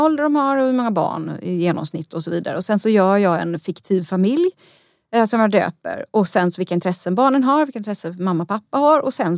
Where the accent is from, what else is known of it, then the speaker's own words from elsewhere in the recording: Småland, Sweden; snålänningen som jag är, som är från Småland